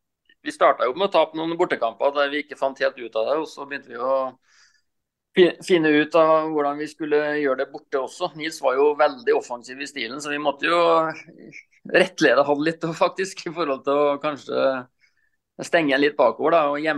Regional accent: Rakkestad, Østfold, Norway; jeg er jo østfolding da, så jeg er jo fra Rakkestad, Indre Østfold.

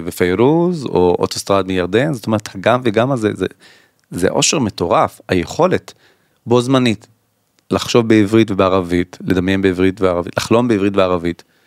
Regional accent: Rahat, Southern District, Israel; אני נולדתי וגדלתי ברהט, רוב הילדות שלי הייתה ברהט, עד שבכיתה ט' עברתי, בכיתה ח' לקיבוץ ליד רהט, ואז בכיתה ט' לכפר הירוק

